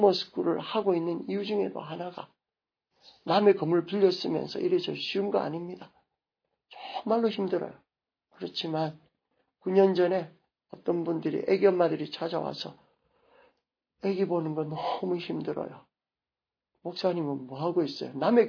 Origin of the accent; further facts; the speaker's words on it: Busan, South Korea; 마치 제 고향 부산에서는 가니까 여름마다 뭐가 때문에 난린가 하면은 해수욕장에다가